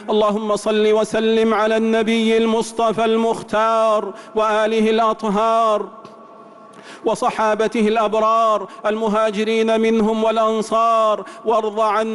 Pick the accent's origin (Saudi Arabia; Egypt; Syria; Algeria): Saudi Arabia; اللهم احفظ بلادنا المملكة العربية السعودية